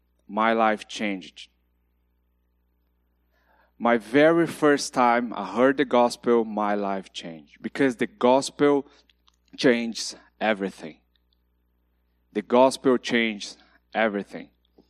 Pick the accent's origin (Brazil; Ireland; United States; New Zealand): Brazil; Curitiba, Paraná; English is a second language; So I grew up in Curitiba, south of Brazil, in a wonderful home.